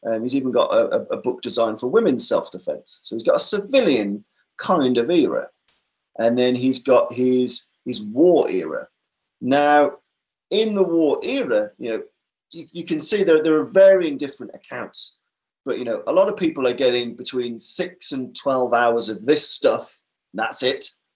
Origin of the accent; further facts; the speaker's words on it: Birmingham, West Midlands, United Kingdom; You've got James Hipkiss, who's from my hometown in Birmingham.